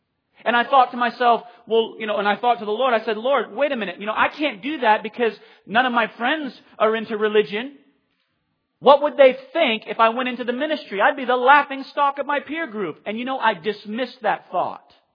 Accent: Bath, Maine, United States; But I grew up in Bath, Maine.

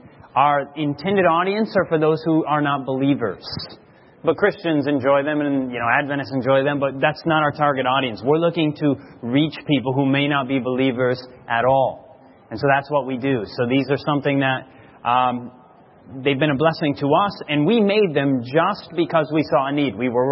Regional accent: Grand Rapids, Michigan, United States; born there; I was born in Grand Rapids, Michigan.

